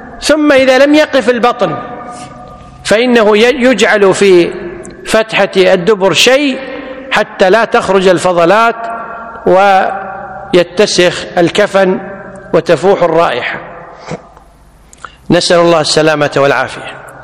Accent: Kuwait; عندنا بالكويت يسمونه كنار

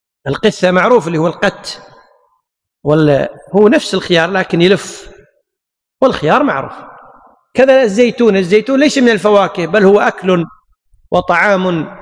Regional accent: Kuwait; لكن عندنا العرف اليوم عندنا بالكويت الغداء كله بعد الزوال

